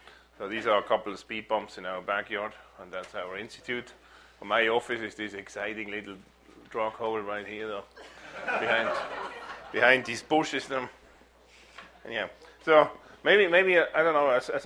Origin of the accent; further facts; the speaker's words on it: Basel, Basel-Stadt, Switzerland; in my hometown, which is Basel.